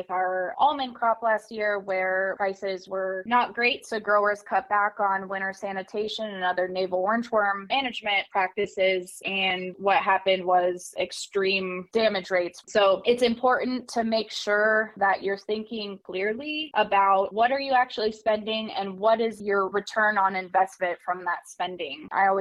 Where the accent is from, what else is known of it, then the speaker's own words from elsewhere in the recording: Iowa, United States; And I'm originally from Iowa, so that's why I like that analogy